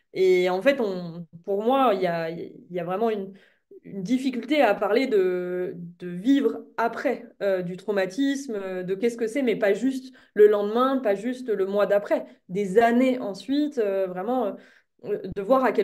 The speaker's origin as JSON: {"language": "French", "region": "Auvergne-Rhône-Alpes", "country": "France", "tie": "born or raised there", "said": "Moi, j'ai grandi en Haute-Savoie"}